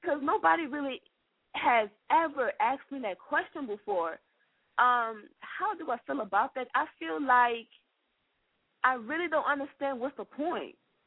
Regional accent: Stone Mountain, Georgia, United States; also born or lived in Liberia; Actually, I grew up in Stone Mountain, Georgia, but I was born in Liberia.

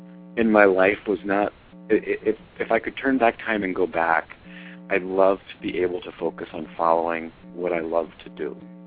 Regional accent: Rhode Island, United States; It was a great time, and I grew up in Rhod

